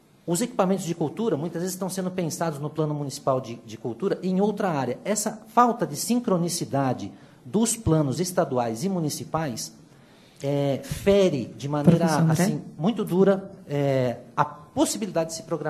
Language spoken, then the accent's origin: Portuguese; São Paulo, Brazil; lá de onde eu venho, do Grande ABC, que é o complexo industriário automobilístico